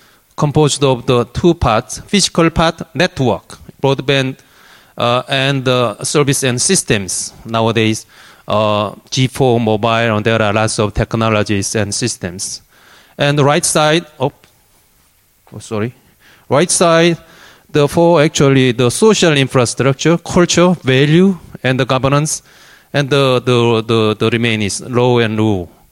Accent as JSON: {"language": "English", "country": "South Korea", "second_language": "English", "lives_now": "Paris, France", "said": "I'm from South Korea. Some people are confusing from North or South."}